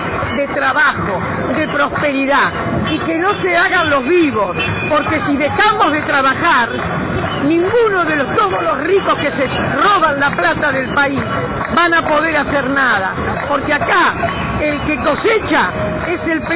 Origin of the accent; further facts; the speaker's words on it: Argentina; La patria no se vende. Somos argentinos.